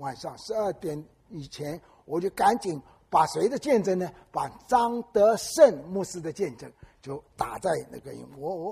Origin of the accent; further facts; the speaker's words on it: Wenzhou, Zhejiang, China; 就是我家乡温州啊